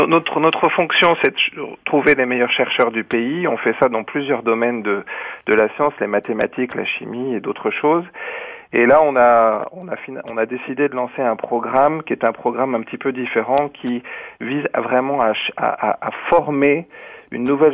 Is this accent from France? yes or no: yes; France; Parce que je suis français, évidemment.